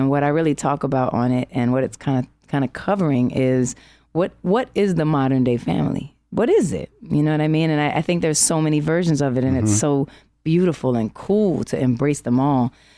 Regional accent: Harlem, New York, United States; But all of us together, three, one's from Brooklyn, one's from Bronx, I'm from Harlem, Lily's from like Virginia.

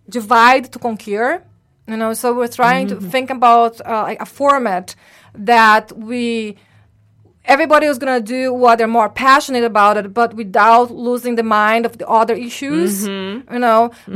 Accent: Brazil; I'm from Brazil.

